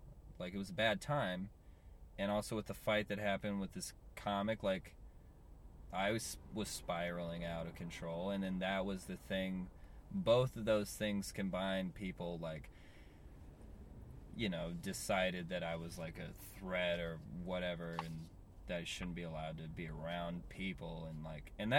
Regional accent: Portland, United States; I'm from Portland. I know people who are just doing things because that's what's cool.

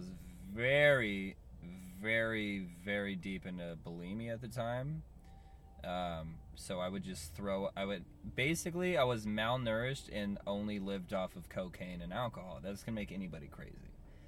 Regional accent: Portland, United States; I'm from Portland. I know people who are just doing things because that's what's cool.

